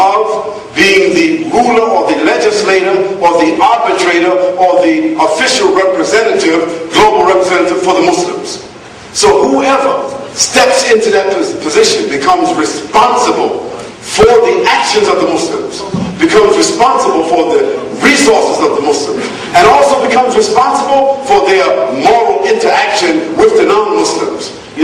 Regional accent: Harlem, New York, United States; I told you from the beginning I was from Harlem.

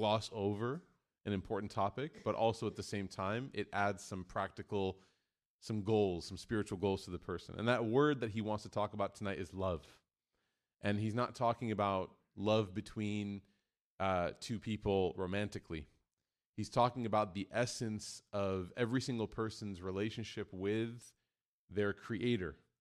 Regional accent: Chicago, Illinois, United States; now in Dallas, United States; as a Chicagoan, I made the mistake of, driving.

